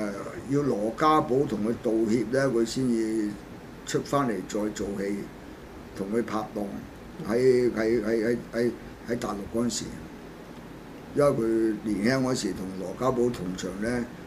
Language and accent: Cantonese; China; 影響了我哋中國人出唔到人才